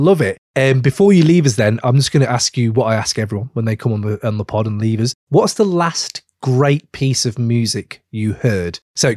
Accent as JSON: {"language": "English", "region": "England", "country": "United Kingdom", "accent": "English", "said": "And they were ripping me for my English accent, how I say Bobito. And fair play, I don't say it right. It should be Bibito or whatever. I don't know. I'm English."}